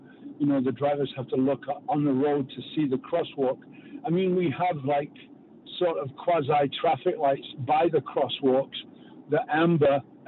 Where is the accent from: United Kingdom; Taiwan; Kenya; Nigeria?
United Kingdom; England; now in United States; I'm originally from Europe. I'm from England.